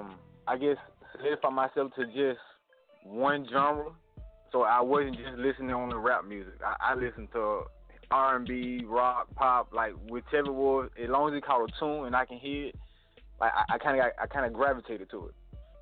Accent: Atlanta, Georgia, United States; Oh, you know, I'm from Atlanta, so, I mean, hats off

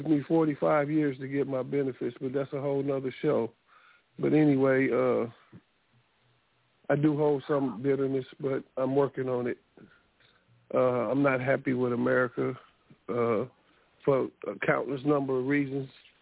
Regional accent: Gary, Indiana, United States; I'm from Gary, Indiana

